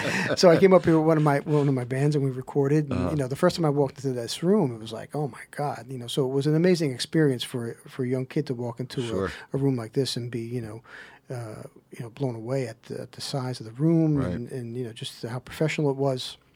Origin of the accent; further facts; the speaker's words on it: Belmar, New Jersey, United States; I've pretty much been down the shore here for my whole life. I was born in Jersey City. Oh, okay. Lived there till I was 9. Right. Then my parents moved down to Belmar.